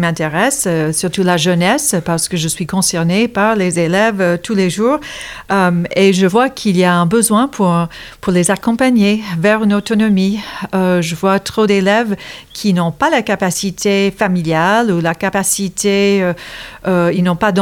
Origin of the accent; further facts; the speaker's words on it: East Coast, United States; French is a second language; En tant qu'Américaine, je vois ce qui se passe à la côte Est. J'ai vu ma ville familiale être... grignoté par des lotissements